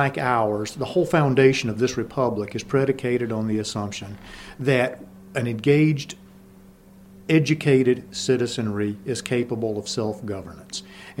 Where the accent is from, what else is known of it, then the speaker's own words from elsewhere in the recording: Muscle Shoals, Alabama, United States; Originally, Muscle Shoals, Alabama is my hometown.